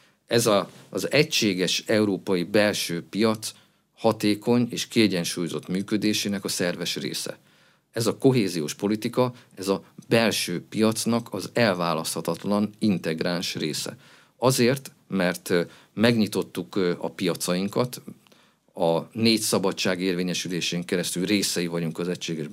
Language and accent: Hungarian; Szolnok, Jász-Nagykun-Szolnok, Hungary; Én Szolnokon születtem, ott is nőttem föl, ezt én láttam közelről.